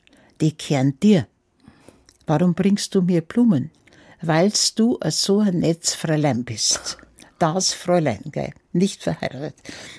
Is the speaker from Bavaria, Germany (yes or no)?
yes; Niederding, Bavaria, Germany; also born or lived in Munich; Mein Geburtsjahr ist 1934, aber ich bin nicht in München aufgewachsen, sondern in Niederding, das kennen vielleicht ein paar, zwischen Erding und Freising, ein kleines Dorf mit einer sehr schönen Kirche.